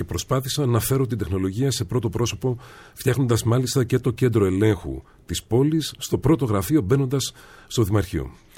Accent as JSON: {"language": "Greek", "town": "Trikala", "region": "Thessaly", "country": "Greece", "tie": "born or raised there", "said": "Γεννημένος το 1973, τον Νοέμβριο, γεννημένος στα Τρίκαλα, μεγαλωμένος στα Τρίκαλα, σε μια πολύ ωραία επαρχιακή πόλη, σε μια πόλη η οποία αγαπάει πάρα πολύ το ποδήλατο, μια ανοιχτή πόλη και μια ανοιχτή κοινωνία, τα Τρίκαλα."}